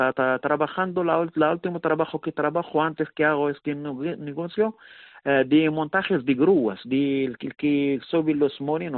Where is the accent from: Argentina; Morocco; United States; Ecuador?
Morocco; Casablanca, Casablanca-Settat; now in Valladolid, Spain; yo cuando vengo de Marruecos, porque soy de Casablanca, cuando llego aquí directamente a Valladolid y me quedo aquí, todos los años que quedo aquí directamente en Valladolid